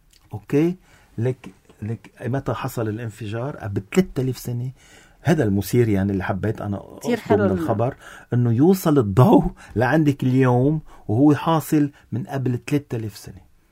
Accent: Lebanon; واليوم عندنا بلبنان هو بدي بشدد عليها بلبنان فيه هواة لمراقبة الفضاء

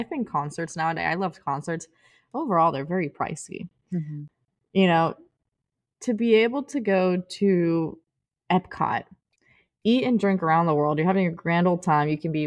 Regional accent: United States; I'm Venezuelan, or my family is. I'm American, but my family's Venezuelan.

